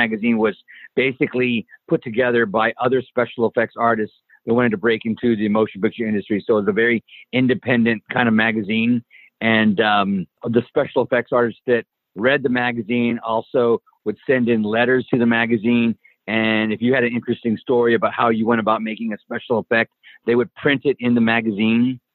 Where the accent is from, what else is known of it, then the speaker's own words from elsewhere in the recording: Helotes, Texas, United States; I grew up in a small town in Texas, Helotes, Texas, like population like 1,400 growing up.